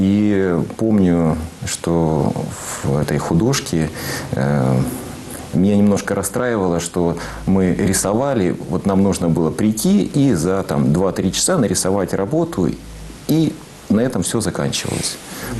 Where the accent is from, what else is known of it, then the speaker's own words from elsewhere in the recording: Krasnodar, Krasnodar Krai, Russia; born there; Значит, я родился в Краснодаре в 1971 году.